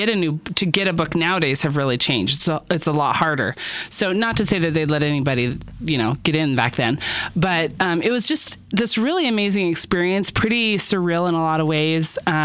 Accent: Utah, United States; Oh man, don't even get me started. It's my home state. I just love the mountains up in there.

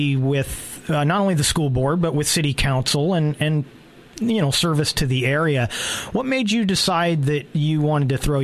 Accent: California, United States; No, and this is the first I'd heard of it since growing up in California.

